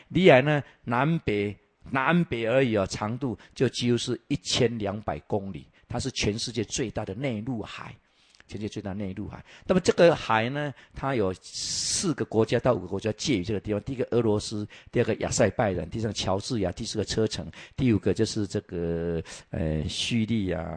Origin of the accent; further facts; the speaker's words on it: Taiwan; 就像我们台湾人是一样，一出生就把你抓去什么，抓去拜拜，你就是佛教徒了，你就道教徒了，这是很传统的。